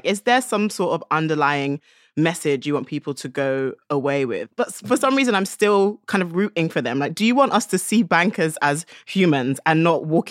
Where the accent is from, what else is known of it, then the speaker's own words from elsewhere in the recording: London, United Kingdom; being a Londoner, I know that these things are expensive.